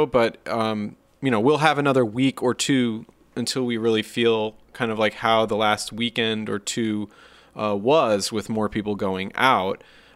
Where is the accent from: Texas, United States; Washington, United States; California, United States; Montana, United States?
Washington, United States; My home state of Washington, there's a lot of insanity and hysteria coming from groups like this.